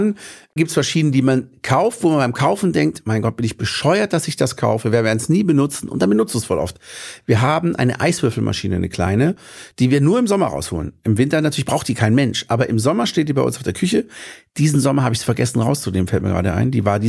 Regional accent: Baden-Württemberg, Germany; bei uns im Schwarzwald.

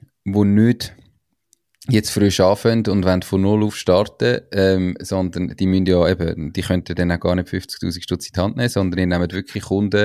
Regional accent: Switzerland; Klingt eben crazy, vor allem als Schweizer

